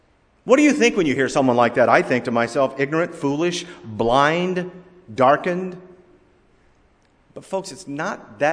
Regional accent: United States; born there; Now, I thank God that I was born in America.

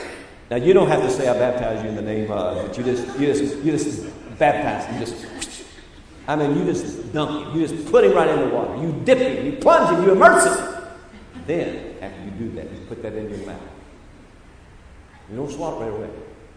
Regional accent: Kentucky, United States; I was coming down Interstate 75 out of Lexington, Kentucky. I'm from Kentucky.

